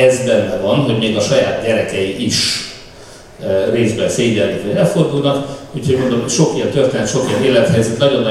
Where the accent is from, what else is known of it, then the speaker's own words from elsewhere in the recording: Hungary; És hát rögtön elmondtam, hogy én magyar vagyok, és mennyire szeretjük a lengyeleket.